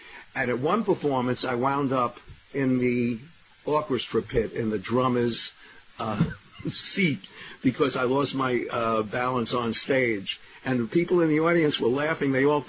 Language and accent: English; New York, United States; I grew up in Washington Heights. 193rd and Broadway, right by Fort Tryon Park.